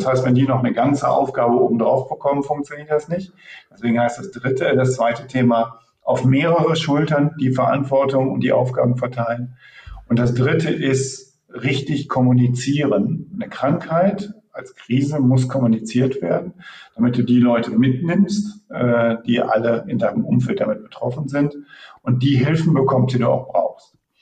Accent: Wuppertal, North Rhine-Westphalia, Germany; ich komme ja aus Wuppertal

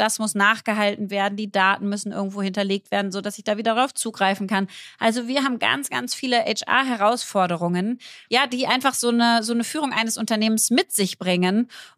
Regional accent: Berlin, Germany; mein Thema als Berlinerin auch.

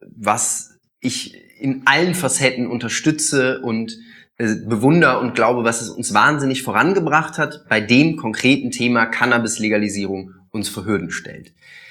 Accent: Aachen, North Rhine-Westphalia, Germany; ich komme aus Aachen, ich weiß, wie solche Läden aussehen

